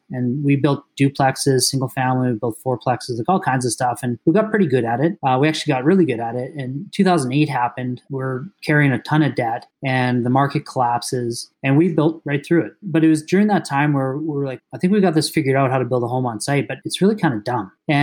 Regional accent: Calgary, Alberta, Canada; And she's from New York. We're from Calgary.

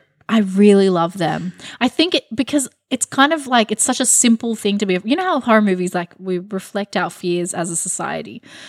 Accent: Sydney, New South Wales, Australia; Like, just being stuck in Western Sydney for the first 18 years of my life.

